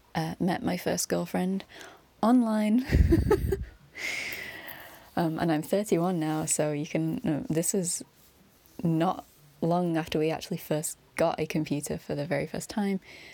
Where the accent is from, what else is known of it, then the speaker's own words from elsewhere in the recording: Manchester, North West England, United Kingdom; And I'm from Manchester, which is a city in the northwest of England.